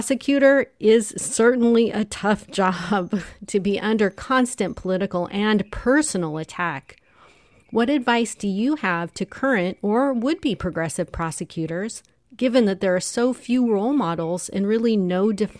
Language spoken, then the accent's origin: English; Los Angeles, California, United States; including George Gascon in my hometown of Los Angeles